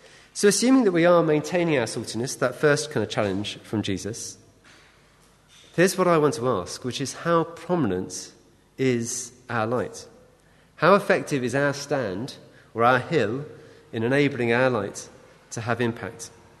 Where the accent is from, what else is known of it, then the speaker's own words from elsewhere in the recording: United Kingdom; I think our culture, being British, is to be understated.